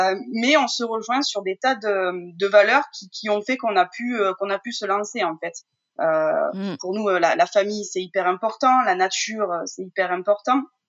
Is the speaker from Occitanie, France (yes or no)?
yes; Occitanie, France; donc je suis des Cévennes et je suis formulatrice de produits cosmétiques.